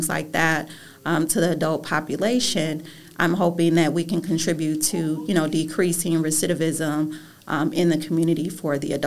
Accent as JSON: {"language": "English", "town": "Detroit", "region": "Michigan", "country": "United States", "tie": "born or raised there", "also_born_or_lived": "Chicago, Illinois", "said": "So I grew up in the city of Detroit. I'm actually from Chicago, Illinois."}